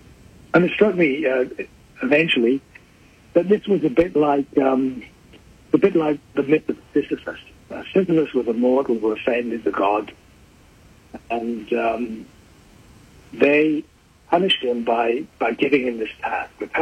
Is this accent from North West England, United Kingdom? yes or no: no; Wales, United Kingdom; called Wales, which is the part of Britain on the west side of England, basically. Many people think we're English, but we're a bit touchy about that.